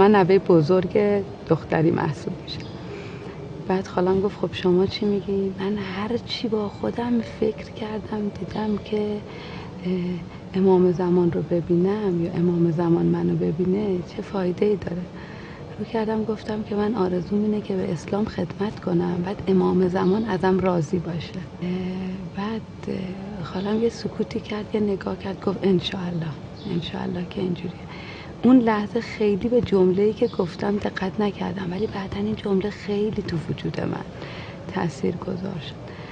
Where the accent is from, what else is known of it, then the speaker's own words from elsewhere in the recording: Tehran, Tehran Province, Iran; کودکیمون که توی تهران بودیم، ما تو اوج بمبارون و ترور منافقین و این جریانات بودیم، چون محله ما یه محله تقریبا مذهبی نشین بود